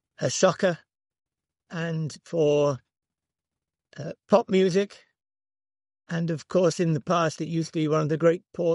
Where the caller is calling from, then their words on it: Liverpool, North West England, United Kingdom; I should say that I'm speaking from Liverpool in United Kingdom.